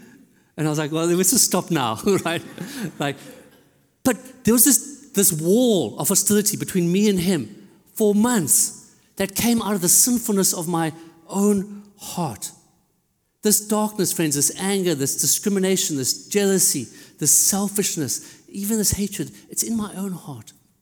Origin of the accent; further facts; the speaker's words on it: South Africa; I grew up in South Africa